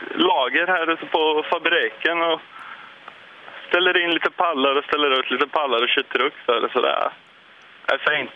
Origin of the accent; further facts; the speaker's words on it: Östergötland, Sweden; accent: Östergötland; Jo, man låter ju som ett kolmårdstroll.